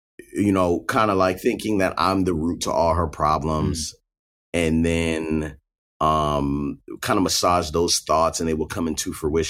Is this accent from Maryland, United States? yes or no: yes; Baltimore, Maryland, United States; Originally from Baltimore, Maryland. I grew up in Baltimore County, which it's a little bit different from the city, but not very much.